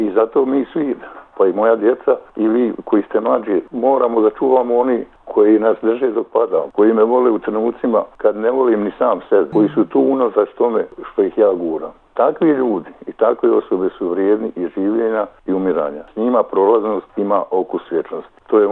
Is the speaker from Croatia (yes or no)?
yes; Slavonia, Croatia; born there; also born or lived in Brčko / Sarajevo; Ja sam rođen u Slavoniji, u Brčkom sam završio gimnaziju, u Sarajevu studirao političke nauke